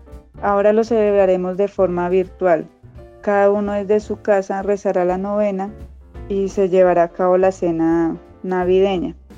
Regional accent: Fusagasugá, Cundinamarca, Colombia; Soy del municipio de Fusagasugá, en Cundinamarca.

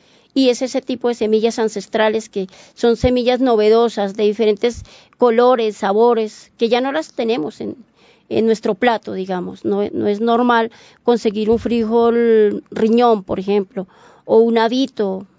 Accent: Moniquirá, Boyacá, Colombia; born there; yo nací en Moniquirá, Boyacá, la ciudad dulce de Colombia, y hacemos muchos bocadillos.

